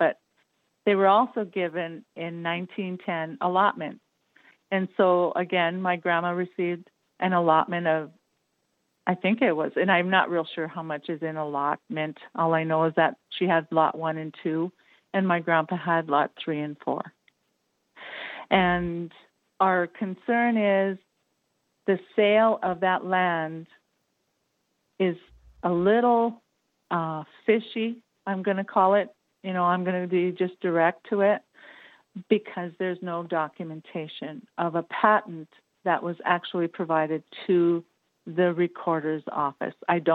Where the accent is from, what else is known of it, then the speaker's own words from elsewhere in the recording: United States; And, you know, being Native American, and it's a really big thing for us to have the land that we've been given, okay?